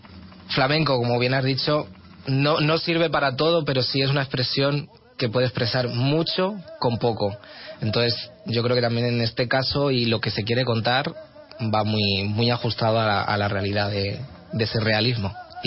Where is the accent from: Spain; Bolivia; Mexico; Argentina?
Spain; Valencia, Valencian Community; now in Madrid, Spain; No, yo soy de Valencia.